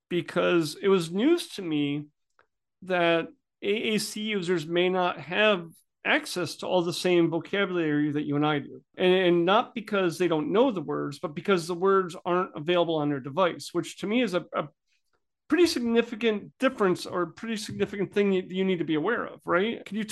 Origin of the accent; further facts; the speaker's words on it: New England, United States; And I'm from New England, so I'm retired Navy. I talk fast